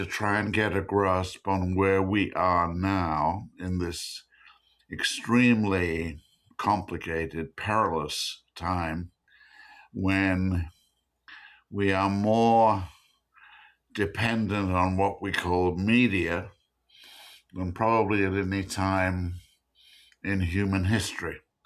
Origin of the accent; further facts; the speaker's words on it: England, United Kingdom; I was born in England. I'm English and American.